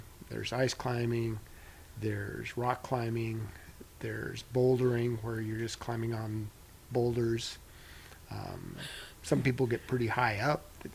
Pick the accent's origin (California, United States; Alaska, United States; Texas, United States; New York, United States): California, United States; also born or lived in Nebraska; I grew up in California. Well, I was born in Nebraska, but grew up in California from age 6 on.